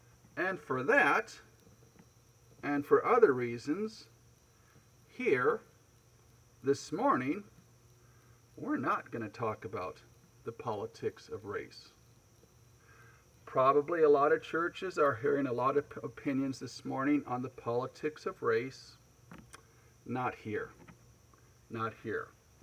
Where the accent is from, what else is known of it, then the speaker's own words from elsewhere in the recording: United States; I have assimilated. I have assimilated. I'm just an American like you. I talk like you. I celebrate the holidays you celebrate.